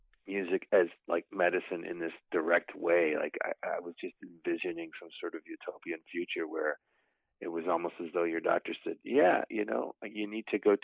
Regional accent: Canada; I mean, I'm from Canada

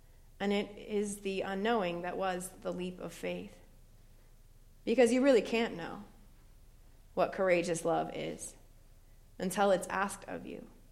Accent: Port Angeles, Washington, United States; But if you know Washington State, and then I tell you that I grew up in Port Angeles, Washington, you'll know I grew up nowhere near Seattle. It was a small town about 2.5 hours outside of Seattle.

